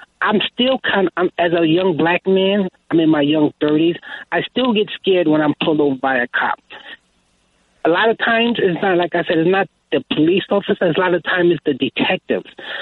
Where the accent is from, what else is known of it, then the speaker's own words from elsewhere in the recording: Brooklyn, New York, United States; I'm a young black man, and I'm from Brooklyn, a area called Brownsville. And I work for the city.